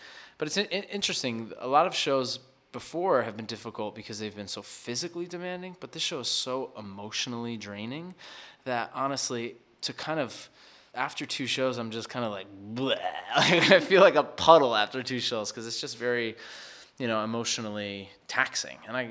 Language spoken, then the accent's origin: English; New York, United States; My teams are the Yankees. Growing up in New York, Yankees, but that's kind of my only New York allegiance.